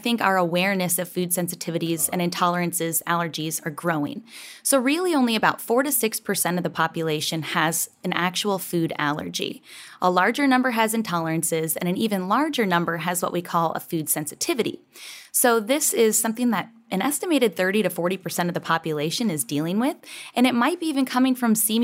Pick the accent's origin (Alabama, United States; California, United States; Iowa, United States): Iowa, United States; moved away as an adult; I'm an Iowa girl, so I grew up in Iowa. I'm living in Texas now